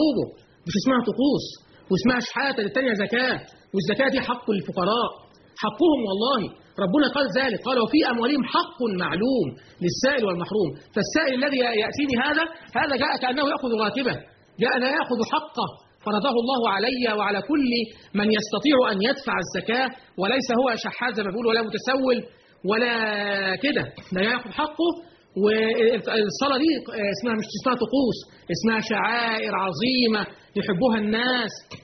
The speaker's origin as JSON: {"language": "Arabic", "country": "Egypt"}